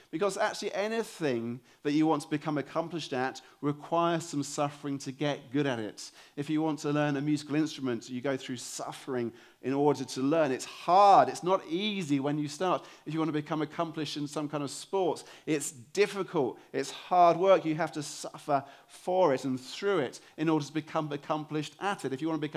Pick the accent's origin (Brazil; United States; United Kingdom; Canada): United Kingdom; As a Brit, particularly I feel this, I live in a very cynical culture. We Brits are world-class cynics.